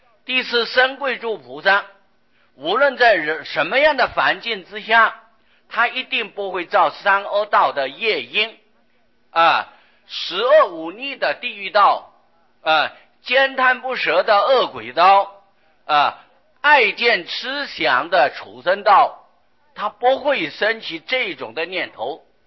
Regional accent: China; 而我们中国人呢、啊、喜欢简略

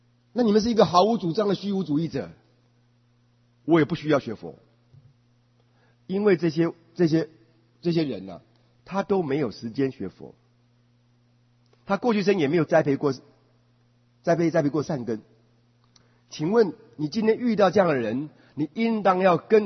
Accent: Daxi, Taoyuan, Taiwan; now in Taipei, Taiwan; 我是台湾人，然后呢我们两个都共同搬到台北

